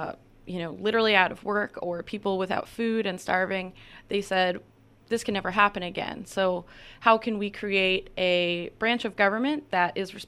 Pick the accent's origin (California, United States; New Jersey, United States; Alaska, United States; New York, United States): New York, United States; like I'm from New York State, and just because of our habitat and ecology and weather, it wasn't really an issue there.